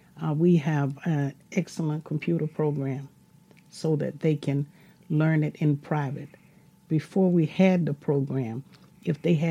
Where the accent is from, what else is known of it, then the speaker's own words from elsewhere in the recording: the South, United States; I'm a Southerner. I don't pronounce words the same as a Northern person.